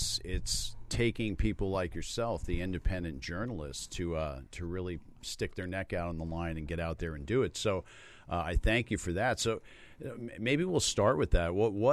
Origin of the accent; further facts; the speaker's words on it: New York, United States; but as a New Yorker, I won't hold that against him.